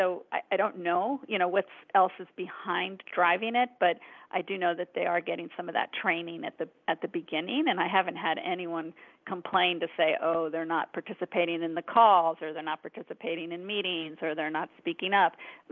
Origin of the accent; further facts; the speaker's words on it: Washington, District of Columbia, United States; It was a very similar situation to mine, except that I grew up in the Washington area, so I didn't have to fly across the country to go to college.